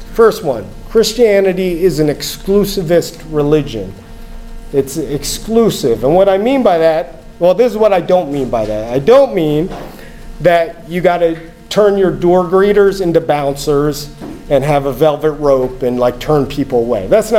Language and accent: English; New Jersey, United States; I mean, we're both passionate, so sometimes, you know, we're from New Jersey. We're used to yelling at each other a little, but it's all in love.